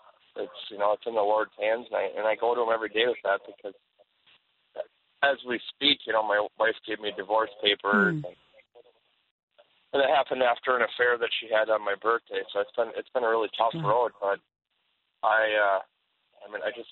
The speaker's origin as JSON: {"language": "English", "town": "Superior", "region": "Wisconsin", "country": "United States", "said": "Well, I'm from Superior, Wisconsin."}